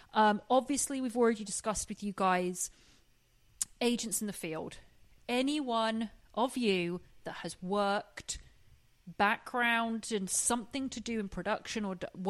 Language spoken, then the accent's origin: English; England, United Kingdom; now in Los Angeles, United States; because I'm English and I live in LA.